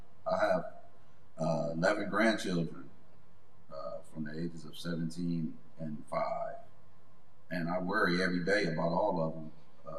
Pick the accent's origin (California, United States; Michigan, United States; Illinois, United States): Michigan, United States; Detroit; I grew up in Detroit, Michigan, so you know how that is.